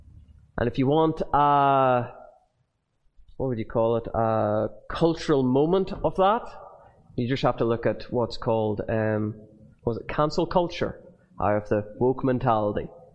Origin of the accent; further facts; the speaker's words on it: Northern Ireland, United Kingdom; maybe just growing up in Northern Ireland, you see placards everywhere